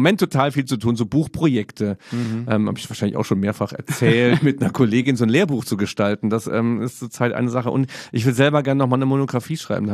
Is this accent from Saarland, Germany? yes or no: yes; Saarland, Germany; Ich komme aus dem Saarland, wie jeder weiß.